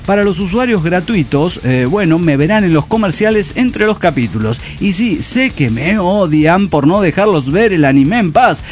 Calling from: Villazón, Potosí, Bolivia; les escribo desde mi pueblo, Villazón, Bolivia, frontera con Argentina.

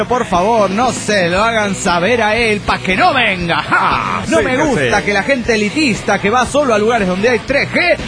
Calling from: León, Guanajuato, Mexico; desde León, Guanajuato, México, paso por aquí para hacer un comentario

